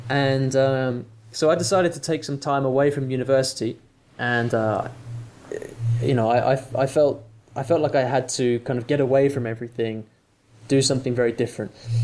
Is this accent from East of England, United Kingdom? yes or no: yes; Cambridge, East of England, United Kingdom; accent: British; So I grew up in Cambridge, which is in the UK, and it's about an hour north of London.